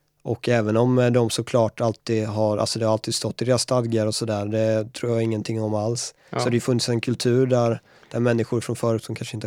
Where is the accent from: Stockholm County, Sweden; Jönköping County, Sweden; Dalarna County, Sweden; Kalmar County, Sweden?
Jönköping County, Sweden; Jönköping; Jag håller inte på Jönköping Södra, jag kommer från Jönköping.